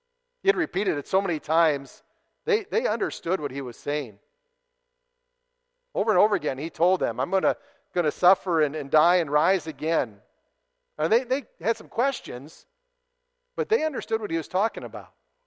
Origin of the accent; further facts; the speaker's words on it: Tennessee, United States; A number of years ago, I was near my hometown having a night out with a friend, and we were in a restaurant sitting in the lounge having a conversation, and there was a gentleman just a few seats down, a large man. As we would say in Tennessee